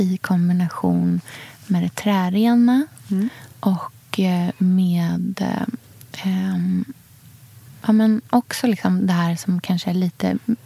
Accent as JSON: {"language": "Swedish", "town": "Norrköping", "region": "Östergötland", "country": "Sweden", "tie": "born or raised there", "said": "när jag var barn och bodde i Norrköping"}